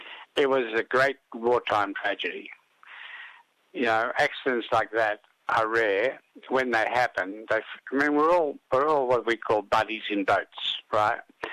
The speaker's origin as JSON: {"language": "English", "country": "Australia", "said": "Look, I'm from Australia. I talk a little bit of Polish, I talk a little bit of English, and I talk a lot with my hands."}